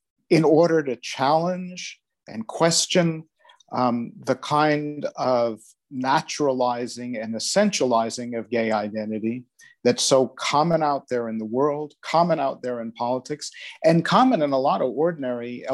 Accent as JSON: {"language": "English", "country": "United States", "moved": "yes", "lives_now": "Netherlands", "said": "Okay, I'm from the United States originally, different parts of the States, but I moved to the Netherlands in 1993, so that's 28 years ago now."}